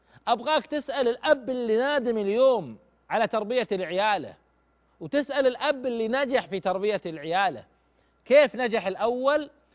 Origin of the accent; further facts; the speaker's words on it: Saudi Arabia; عندنا بالسعوديه